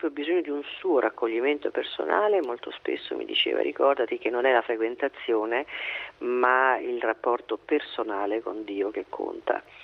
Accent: Apulia, Italy; E il mio, che sono però pugliese Doc

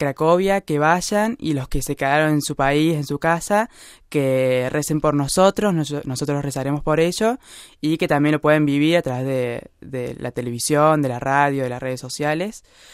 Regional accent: San Luis, Argentina; vengo de la provincia de San Luis, en Argentina.

